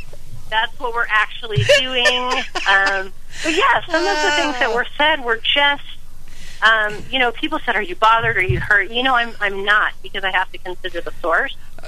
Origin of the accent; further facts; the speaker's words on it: California, United States; We have, you know, partners in California, since I'm from California, who we trust a great deal.